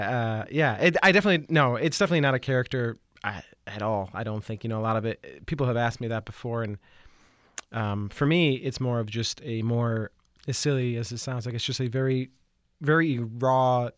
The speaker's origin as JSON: {"language": "English", "region": "New York", "country": "United States", "tie": "born or raised there", "said": "You know, I grew up in Central New York, and I grew up playing punk rock, you know"}